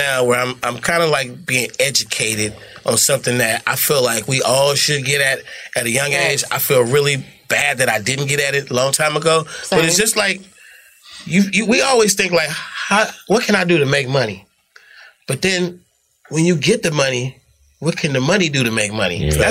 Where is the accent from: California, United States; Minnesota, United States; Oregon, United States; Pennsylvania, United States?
California, United States; I'm from California.